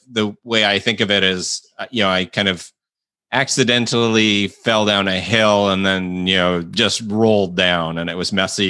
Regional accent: Toronto, Ontario, Canada; I grew up in Toronto and I was very indoctrinated in free market capitalism

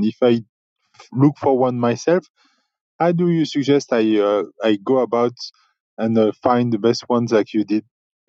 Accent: Austin, Texas, United States; I'm from Austin, Texas.

